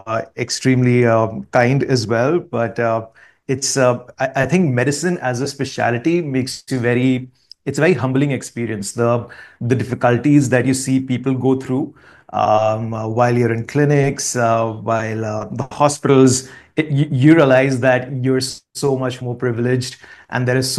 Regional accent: New Delhi, Delhi, India; So I grew up in New Delhi

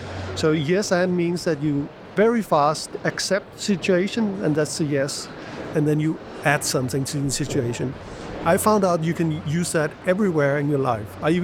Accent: Greenland; I grew up in Greenland, and I remember I was maybe 7 years old.

